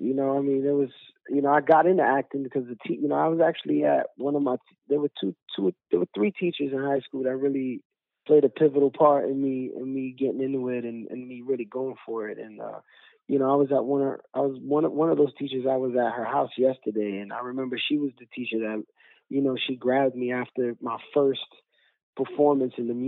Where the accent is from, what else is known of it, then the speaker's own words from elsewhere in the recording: Brooklyn, New York, United States; You know, I grew up in Bushwick.